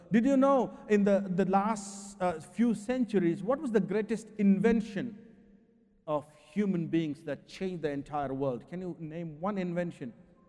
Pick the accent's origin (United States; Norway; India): India; I grew up in India. I went to high school in India.